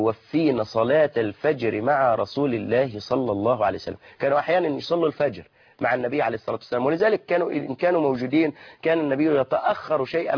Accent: Egypt; وإحنا عندنا كمصريين

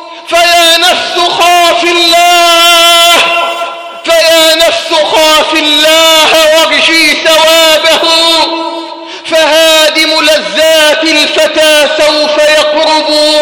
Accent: Egypt

